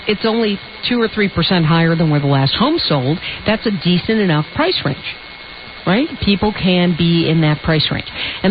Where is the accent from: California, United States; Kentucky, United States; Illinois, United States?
Illinois, United States; Chicago; all the way from Chicago, my hometown.